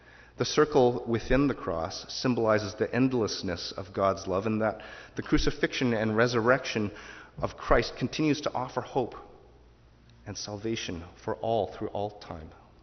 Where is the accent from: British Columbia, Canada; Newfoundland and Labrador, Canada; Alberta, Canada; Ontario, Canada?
Alberta, Canada; Calgary; Who's Edmonton? I'm from Calgary. Why would I even consider Edmonton?